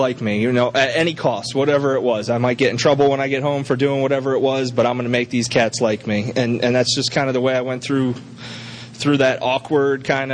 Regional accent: New Port Richey, Florida, United States; Okay, so I'm born and raised in Newport Richey.

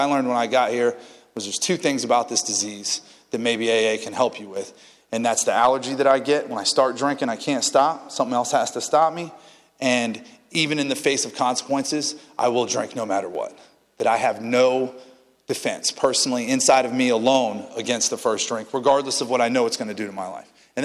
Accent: Tampa, Florida, United States; I'm from Tampa. I was born and raised south of Gandy.

